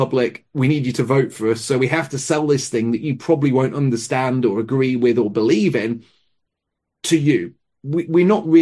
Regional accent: United Kingdom; As a young man growing up in Britain, when England played Scotland, it was a big event.

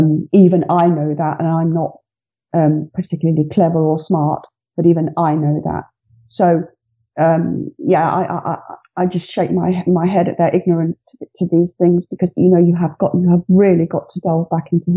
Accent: Leicester, East Midlands, United Kingdom; I'm a Leicester girl. I was born and bred in Leicester. I've grown up in this multicultural society that has been in Leicester for very, very many years.

